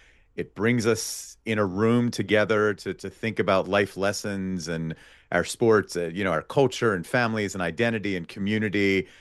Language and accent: English; Pittsburgh, Pennsylvania, United States; also born or lived in Philadelphia; I have a lot of Pennsylvania pride. I was born in Philadelphia. My mom was an Eagles, Sixers, Flyers, Phillies fan, you know, in her childhood. And then we kind of moved to Pittsburgh.